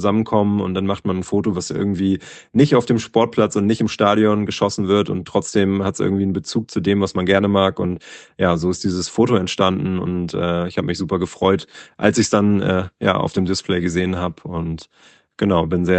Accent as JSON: {"language": "German", "region": "Bremen", "country": "Germany", "said": "ich komme aus Bremen"}